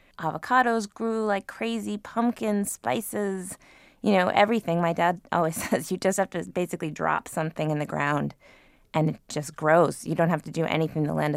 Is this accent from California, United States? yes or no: no; Connecticut, United States; born there; I was born in Connecticut and grew up there.